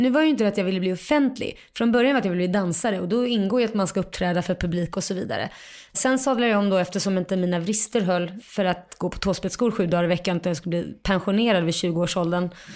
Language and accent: Swedish; Kalmar, Kalmar County, Sweden; also born or lived in Lund / Jerusalem; Och det föddes jag i Lund, för mamma bodde i Lund och de träffades i Lund. Han var där och studerade. Sen flyttade de till Jerusalem, så där bodde jag fram och tillbaka mellan Kalmar och Jerusalem de första två åren. Sen flyttade de tillbaka till Kalmar på heltid